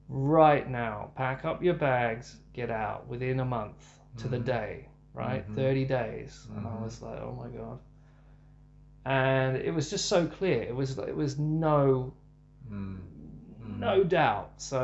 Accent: Australia; moved away as an adult; now in London, United Kingdom; And so I went to London when I was 27 from Australia

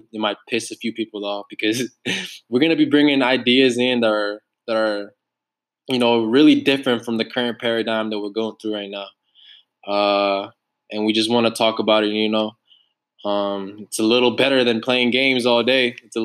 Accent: Las Vegas, Nevada, United States; what we experience out here growing up in Las Vegas, the struggles we had to go through, and overall the experiences that we experienced growing up here in Las Vegas

